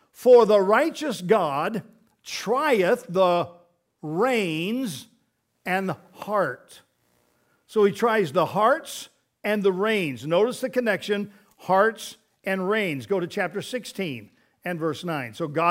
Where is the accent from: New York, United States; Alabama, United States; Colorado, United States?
Colorado, United States; he knew that I had a history of growing up in Colorado and done some riding of horses and so forth.